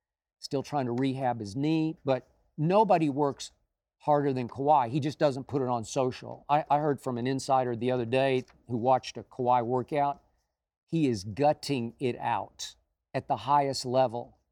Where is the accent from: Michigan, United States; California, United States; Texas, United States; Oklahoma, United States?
Oklahoma, United States; Oklahoma City; They were teammates on the Oklahoma City Thunder, speaking of my hometown.